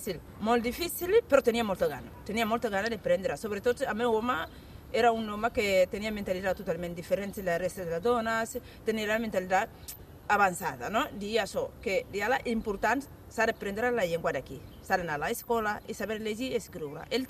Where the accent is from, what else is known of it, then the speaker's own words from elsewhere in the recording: Damena, Mali; Catalan is a second language; moved away as an adult; now in Spain; El meu poble és Damena. I vaig arribar amb molta gana d'arribar aquí.